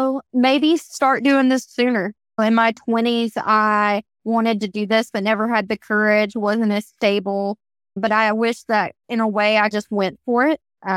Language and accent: English; Greenville, South Carolina, United States; Yes, I'm actually from Greenville, South Carolina, and Ashton is from Aiken, South Carolina.